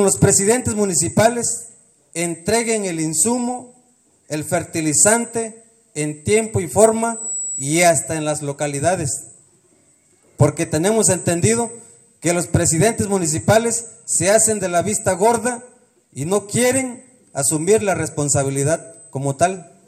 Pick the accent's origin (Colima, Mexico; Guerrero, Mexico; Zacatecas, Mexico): Guerrero, Mexico; Acatepec; Yo vengo del municipio de Acatepec.